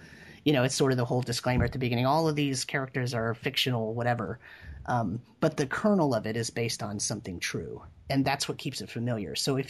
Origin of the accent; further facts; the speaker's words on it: Ithaca, New York, United States; Everybody in Ithaca goes to the mall. Okay, oops, I said my hometown.